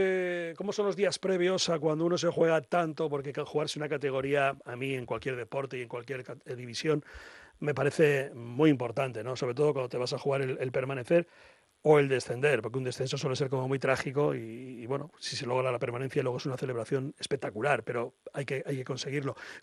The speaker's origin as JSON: {"language": "Spanish", "town": "Irún", "region": "Basque Country", "country": "Spain", "said": "yo soy de Irún, he visto millones de partidos de la Unión, sobre todo cuando era más joven"}